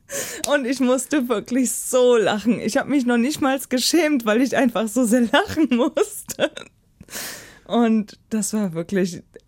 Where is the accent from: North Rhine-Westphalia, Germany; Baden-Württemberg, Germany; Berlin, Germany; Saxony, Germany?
North Rhine-Westphalia, Germany; Hamm; moved away as an adult; tatsächlich bin ich aufgewachsen und geboren in Nordrhein-Westfalen, in Hamm. Und da habe ich 21 Jahre lang meines Lebens gewohnt